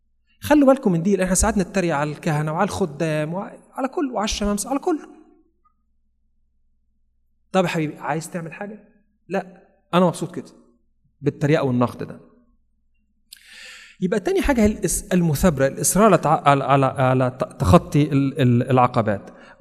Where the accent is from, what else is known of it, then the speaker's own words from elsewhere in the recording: Kafr El Sheikh Governorate, Egypt; انا فاكر كان زمان عندنا في كفر الشيخ